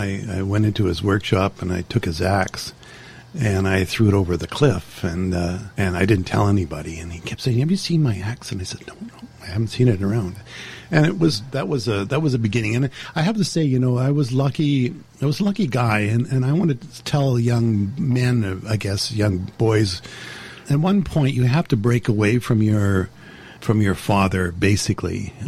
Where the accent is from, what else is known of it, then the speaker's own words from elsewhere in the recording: Vancouver, British Columbia, Canada; I grew up in the East End, Vancouver.